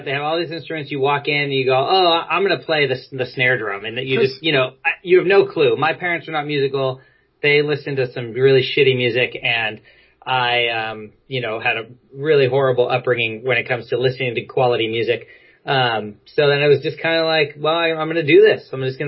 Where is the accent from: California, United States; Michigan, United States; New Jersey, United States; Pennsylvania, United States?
California, United States; Fremont; Oh, I was in Fremont, California. So it was right near where I live now.